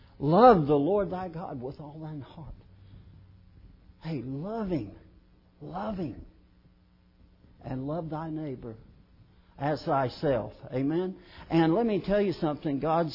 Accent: Little Mud, Kentucky, United States; I'll just tell you, I'm from Little Mud, Kentucky. Little Mud, Kentucky. Nobody knows where that is.

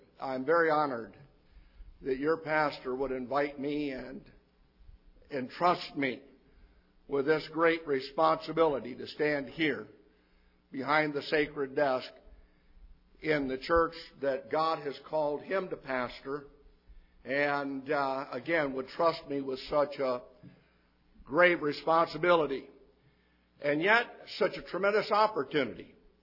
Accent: Pontiac, Michigan, United States; because I am from Pontiac, Michigan originally. I was out in Big Spring, Texas

